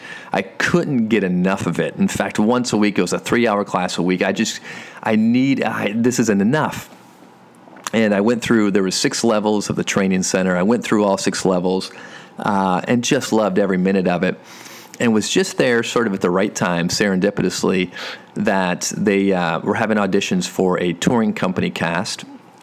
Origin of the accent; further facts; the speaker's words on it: Flint, Michigan, United States; I grew up in Michigan, Flint, Michigan, to be exact. And if there's a town out there that can relate to struggle, it's probably Flint, Michigan. And although I don't live in Flint anymore, I do a lot of work in Flint.